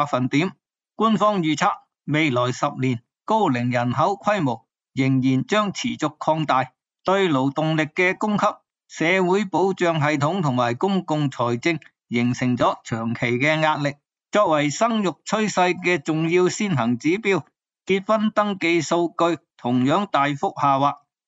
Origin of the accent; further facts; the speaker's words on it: Guangdong, China; 我哋广东人叫的拐子佬啊